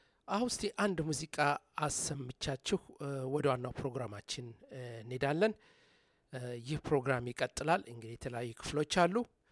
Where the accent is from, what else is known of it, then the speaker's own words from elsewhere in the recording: Dire Dawa, Ethiopia; ድሬዳዋ ልጅ ነኝ። አይደለም እንዴ? ድሬዳዋ ልጅ ነኝ እና አብሬ ያደግኩ ነኝ።